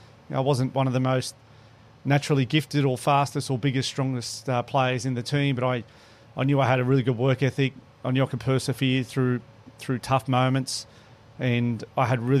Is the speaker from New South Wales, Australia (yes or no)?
yes; Newcastle, New South Wales, Australia; Captaining my hometown for as long as I did, from 2007 to when I retired at the Newcastle Knights, 2015.